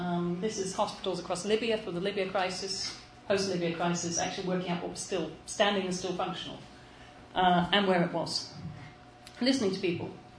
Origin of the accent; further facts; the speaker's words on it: United Kingdom; I'm British, I understate.